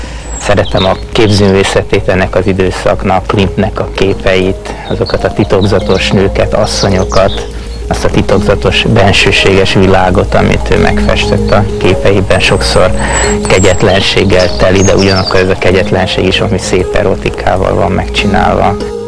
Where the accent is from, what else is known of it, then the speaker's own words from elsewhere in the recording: Pécs, Baranya, Hungary; Édesapám jogász volt, édesanyám pedig a Nemzeti Bankban dolgozott, és itt Pécsen születtem, Pécsen jártam iskolába, körülbelül 10 percre laktunk az iskolától